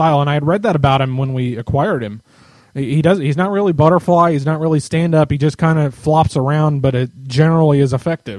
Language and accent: English; Indianapolis, Indiana, United States; When I was a kid, I've mentioned before, I grew up in Indy